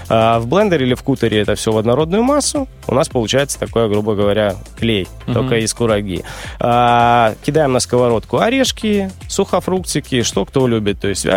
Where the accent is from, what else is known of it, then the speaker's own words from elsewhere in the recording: Belarus; ну, мы белорусы, картошка, вот.